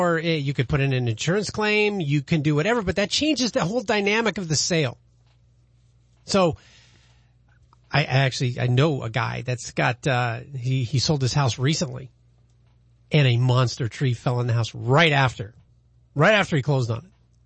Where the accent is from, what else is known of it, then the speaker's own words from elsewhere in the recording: Arizona, United States; I'm from Arizona.